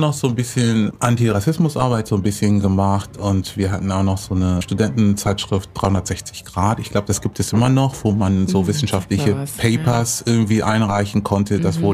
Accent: Lower Saxony, Germany; Ja, und dann bin ich in Südniedersachsen aufgewachsen, in einem kleinen Ort bei Göttingen

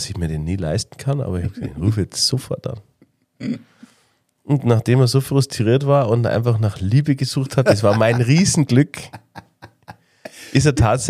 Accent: Bavaria, Germany; und das noch als Bayer. Das war schon mal mein erster Trumpf, muss ich ganz ehrlich sagen, weil uns Bayern mag man fast überall.

